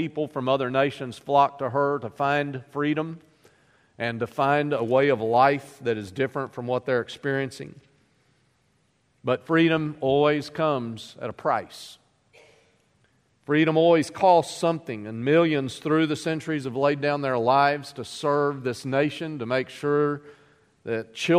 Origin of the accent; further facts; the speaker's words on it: United States; born there; I'm an American because I'm privileged to have been born in this nation. I could have been born anywhere else, and God allowed me to be born here.